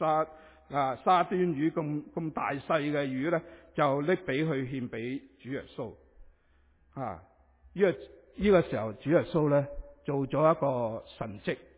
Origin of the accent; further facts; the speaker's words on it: Canada; 我加拿大人呢我头两年呢我都可以呢一路呢喺学院做工